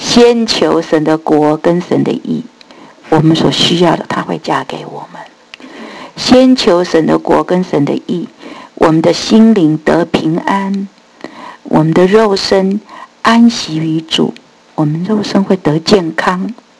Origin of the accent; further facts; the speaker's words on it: China; 这个诚实呢，不是我们中国人讲的那个 honest 哈，这个诚实是讲 faithfulness， 忠诚。